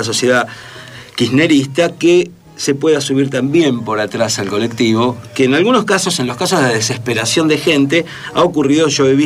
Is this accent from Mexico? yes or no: no; Buenos Aires, Argentina; En el barrio donde yo me crié, en Boedo